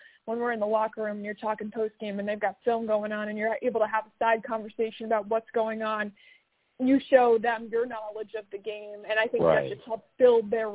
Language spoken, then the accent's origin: English; Connecticut, United States; now in Houston, United States; Yeah, I'm from Connecticut, so I'm down in Houston still. My sisters and my mom are in Connecticut.